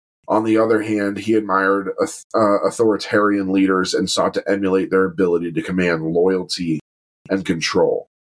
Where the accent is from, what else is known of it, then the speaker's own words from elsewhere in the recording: the South, United States; I grew up in the South.